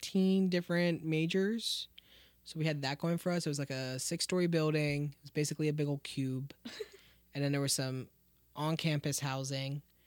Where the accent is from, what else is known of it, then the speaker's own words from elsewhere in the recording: Tyrone, Pennsylvania, United States; I tell people out in Pittsburgh I'm from Tyrone, and they've never heard of it a day in their lives.